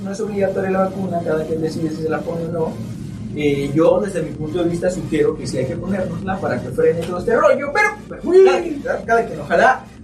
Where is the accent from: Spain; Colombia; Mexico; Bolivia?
Mexico; Y ya sabes cómo somos los mexicanos, ¿no?